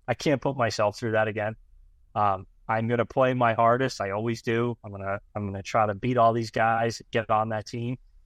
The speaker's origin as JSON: {"language": "English", "region": "Vermont", "country": "United States", "tie": "born or raised there", "said": "Yeah, I grew up in Vermont too, so it's close."}